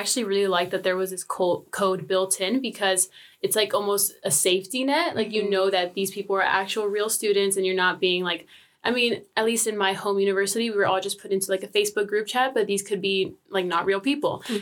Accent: California, United States; I'm also from the US, California to be specific

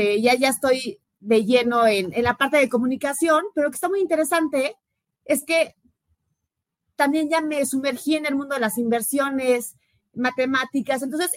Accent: Querétaro, Mexico; yo soy de Querétaro, estuve un año estudiando en el TEC de Monterrey.

